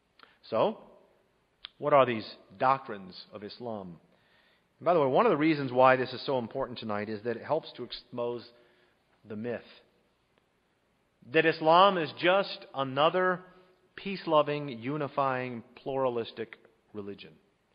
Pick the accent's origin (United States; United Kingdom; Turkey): Turkey; Central Anatolia; English is a second language; As a boy growing up in Turkey, central Turkey, first grade, second grade, third grade, I can still hear the sounds of those morning and evening prayers